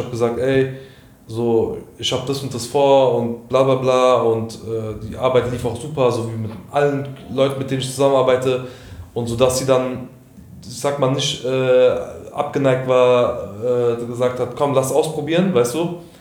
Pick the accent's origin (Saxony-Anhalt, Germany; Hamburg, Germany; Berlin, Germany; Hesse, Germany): Hesse, Germany; Offenbach; so, ich bin aus Offenbach